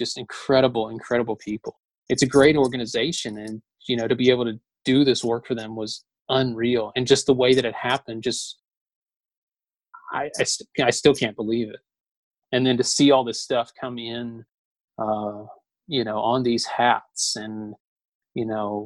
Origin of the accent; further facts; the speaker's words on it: Newnan, Georgia, United States; I was thrilled because I grew up in Noonan. You know, so it's where I'm originally from.